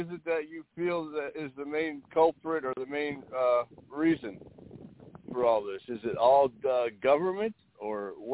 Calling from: Hawaii, United States; Well, right now I'm in Hawaii.

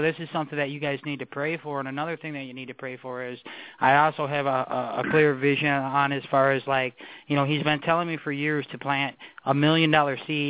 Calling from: Ottawa, Illinois, United States; Okay, I'm calling from Ottawa, Illinois.

